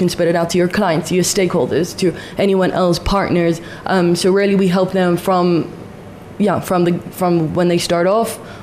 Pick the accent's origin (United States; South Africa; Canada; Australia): South Africa; growing up in the diaspora, growing up in South Africa, I was never exposed to the true crux and essence of Judaism